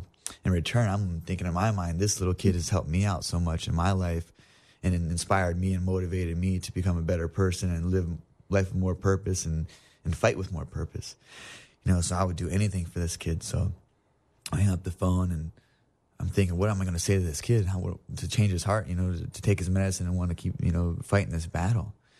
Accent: Ohio, United States; Finally, I got a fight in my hometown. And the first fight that Uriah came from, he actually flew from Tokyo all the way to Ohio.

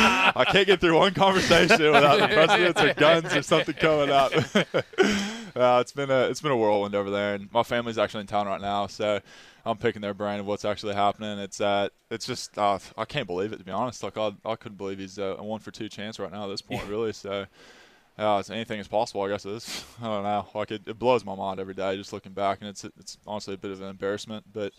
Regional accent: Dallas, Texas, United States; Well, I'm from Dallas, so Cowboys fan.

